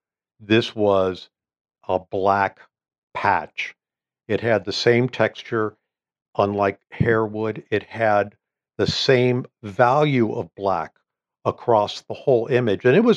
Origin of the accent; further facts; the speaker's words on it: Ohio, United States; it was in the shape of the state of Ohio, my home state.